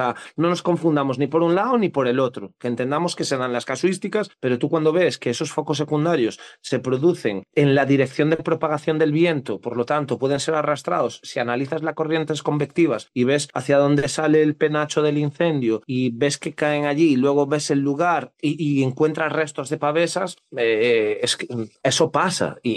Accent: Pontevedra, Galicia, Spain; en Lourizán, que es de donde soy yo, que es una parroquia de Pontevedra

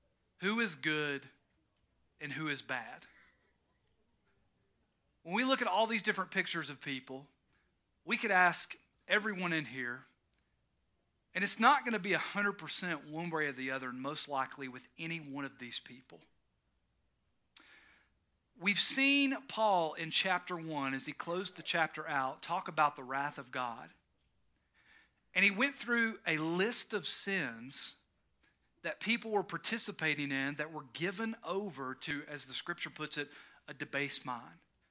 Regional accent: United States; I don't want to know because I'm American, so it doesn't matter to me, okay?

